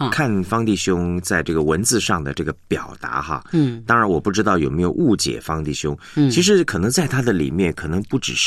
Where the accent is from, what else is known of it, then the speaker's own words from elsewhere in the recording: China; 所以换句话说啊，我们中国人说这个比上不足比下有余